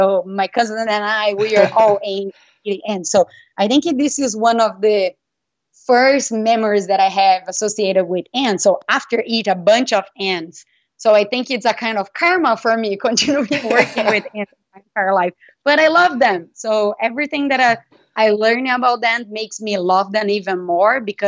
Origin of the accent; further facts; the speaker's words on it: Brazil; I think around 4 years old, I'm from Brazil